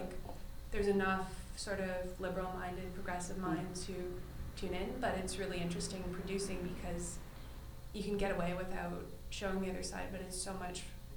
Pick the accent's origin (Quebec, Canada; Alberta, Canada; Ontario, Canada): Quebec, Canada; Montreal; I'm from Montreal